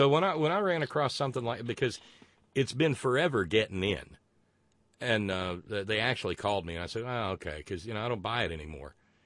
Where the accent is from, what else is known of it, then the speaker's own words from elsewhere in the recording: Alabama, United States; in my hometown in Alabama